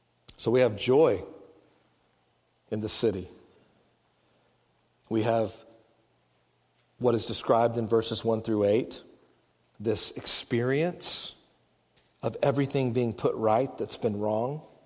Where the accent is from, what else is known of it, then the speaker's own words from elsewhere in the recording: Texas, United States; You know what? Even when I'm there, I'm still a Texan, or I'm still from Alney, if you'll have me.